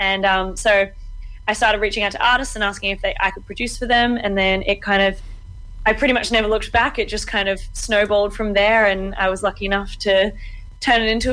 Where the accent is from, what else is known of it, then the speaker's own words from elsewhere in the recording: Queensland, Australia; now in Melbourne, Australia; I do live in Melbourne now. I grew up on the Sunshine Coast, but I was born here and now I'm back.